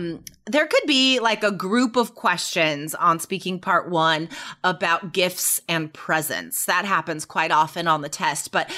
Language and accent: English; Carson City, Nevada, United States; When I was in high school, I grew up in Nevada, Carson City, Nevada